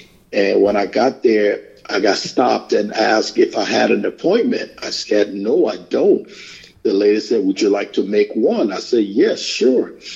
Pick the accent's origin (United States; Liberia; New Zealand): Liberia; I'm from Liberia, West Africa.